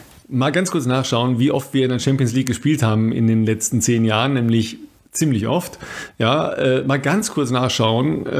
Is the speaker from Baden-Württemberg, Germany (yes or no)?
no; North Rhine-Westphalia, Germany; ich komme aus dem Ruhrpott.